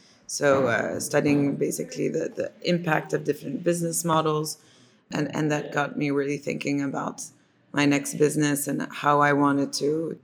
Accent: Tokyo, Japan; I was born in Tokyo, and my brother actually is Japanese, is adopted in Japan. We lived right there 6 years.

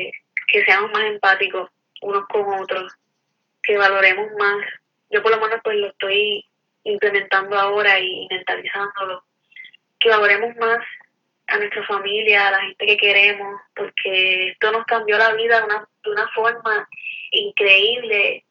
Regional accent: Corozal, Puerto Rico; Yo soy natural de Corozal, pero ahora estoy viviendo en área metro.

